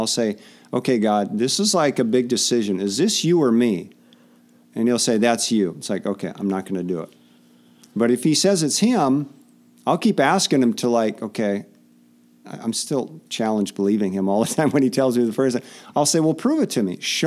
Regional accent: Fargo, North Dakota, United States; when I was a little kid growing up in Fargo, North Dakota, we had this big, thick picture Bible.

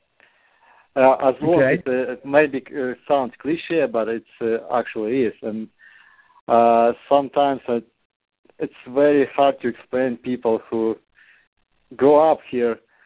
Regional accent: Ukraine; English is a second language; moved away as an adult; I'm originally from Ukraine, was born and raised up there up to my 30 years birthday. And because of some disagreement, let's put this way, with the political issue, I got to leave the country.

